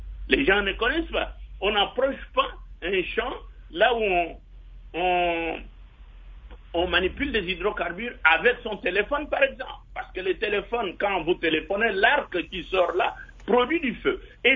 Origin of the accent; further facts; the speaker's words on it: DR Congo; Je suis Congolais